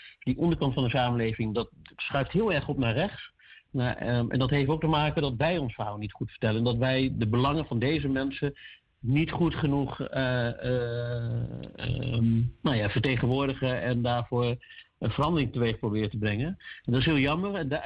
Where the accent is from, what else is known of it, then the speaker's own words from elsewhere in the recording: Maluku, Indonesia; now in Netherlands; En ik denk dat wij als Molukkers daar het zou mooi zijn.